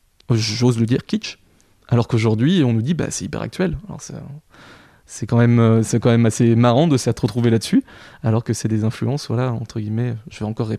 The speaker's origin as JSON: {"language": "French", "town": "Evron", "region": "Pays de la Loire", "country": "France", "said": "on vient tous d'Evron, dans l'Est mayennais. Et on était tous au lycée ensemble"}